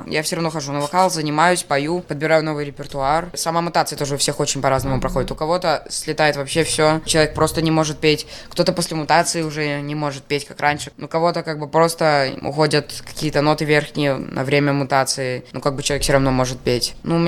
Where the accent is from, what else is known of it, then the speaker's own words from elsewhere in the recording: Belarus; потому что все-таки мы из Беларуси, мы больше общаемся. И в конце я уже за всю Беларусь боролся.